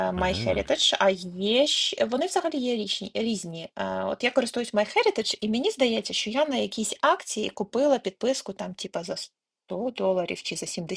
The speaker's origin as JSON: {"language": "Ukrainian", "region": "Odesa Oblast", "country": "Ukraine", "tie": "born there", "said": "що я народився там в Одеській області"}